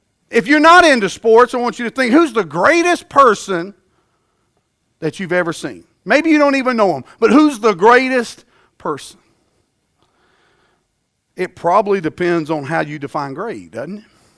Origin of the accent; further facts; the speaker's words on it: the South, United States; And having a passion for sports and growing up in the South, I can't help but think about being the greatest without some song lyrics coming to mind.